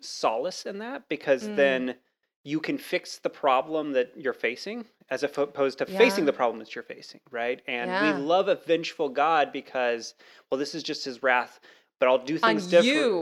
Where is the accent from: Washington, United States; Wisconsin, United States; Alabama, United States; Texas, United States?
Texas, United States; Well, I grew up in Texas for a while, and I got paddled